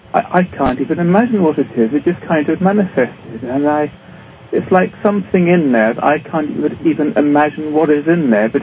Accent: London, United Kingdom; I come from London.

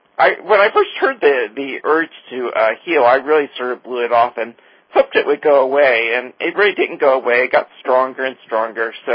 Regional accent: Virginia, United States; I grew up in Central Virginia. My father was a school teacher. My mother was a nurse.

